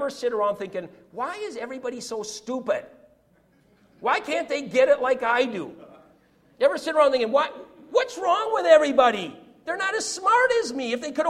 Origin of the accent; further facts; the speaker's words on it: United States; And I can say that because I'm an American. I'm a whatever third, fourth generation American born and bred in this country.